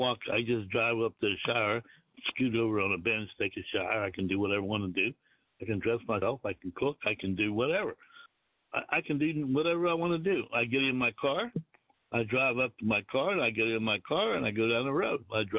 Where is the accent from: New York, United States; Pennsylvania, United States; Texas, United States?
Pennsylvania, United States; Pittsburgh; moved away as an adult; also born or lived in Trenton / Denver; now in Richmond, United States; Well, I grew up in Pittsburgh. I left there in 79, went to Trenton in 79, came to Richmond in 89, went to Denver in 94, came back to Richmond in 97, and I bought this house in 97.